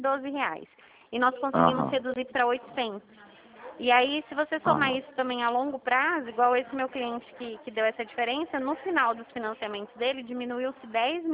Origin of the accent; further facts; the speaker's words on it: São Paulo, Brazil; eu sou daqui de São Paulo